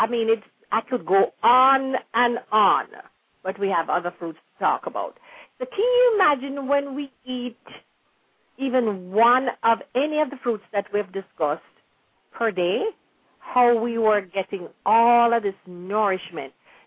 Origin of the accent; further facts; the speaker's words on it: Jamaica; bring back memories of what we enjoyed when we were growing up in Jamaica.